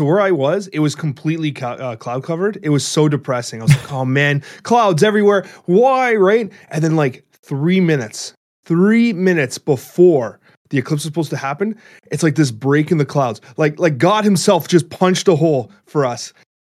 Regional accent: Canada; listen, we're as Canadian as they come, man.

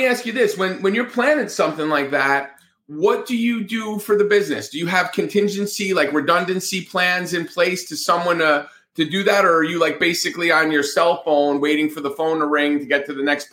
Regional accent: Northeast, United States; I grew up in the Northeast, if you haven't picked up on that, but I was always a Braves fan.

